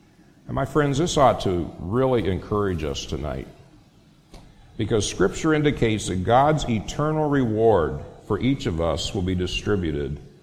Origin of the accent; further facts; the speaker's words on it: Phoenix, Arizona, United States; You're looking at a city guy. I was raised in Phoenix.